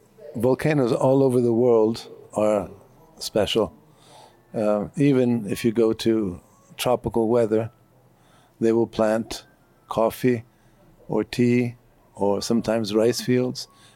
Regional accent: Tuscany, Italy; English is a second language; So, I came from Tuscany.

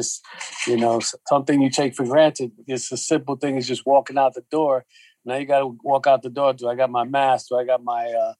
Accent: New York City, New York, United States; You know, I grew up here in New York City.

